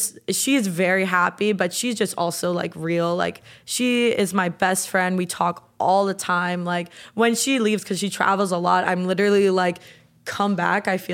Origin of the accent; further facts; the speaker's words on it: Boca Raton, Florida, United States; I'm from South Florida, Boca Raton.